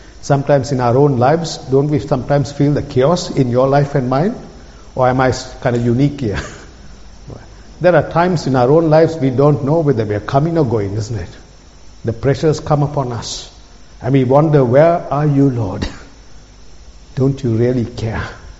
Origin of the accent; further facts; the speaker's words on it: Colombo, Western Province, Sri Lanka; Rose from Amsterdam and I'm from Colombo.